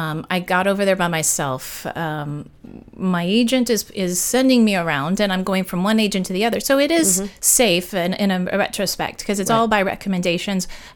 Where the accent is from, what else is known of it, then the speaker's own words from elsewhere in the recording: Kansas, United States; I'm coming from Kansas. I'm a normal Kansas girl who got an opportunity